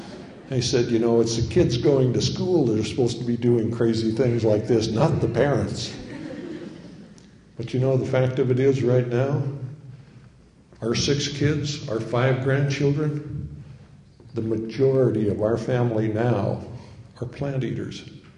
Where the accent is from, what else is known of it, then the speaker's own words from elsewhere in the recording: Great Falls, Montana, United States; Well, My hometown, Great Falls, Montana, today has a vegan restaurant.